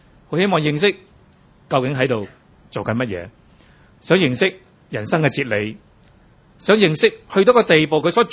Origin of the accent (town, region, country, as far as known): Hong Kong